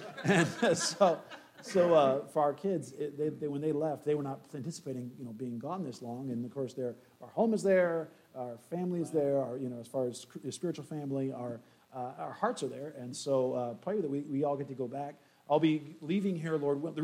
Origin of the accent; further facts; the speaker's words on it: West Coast, United States; And so I'm from the West Coast. I'm a West Coast guy, and I'm sorry.